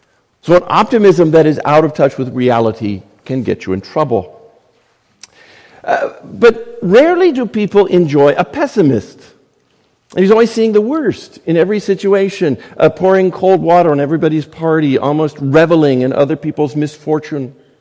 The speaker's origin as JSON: {"language": "English", "town": "Tampa", "region": "Florida", "country": "United States", "tie": "born or raised there", "said": "I grew up in Tampa, home of the 2021 Super Bowl champion Buccaneers of the NFL."}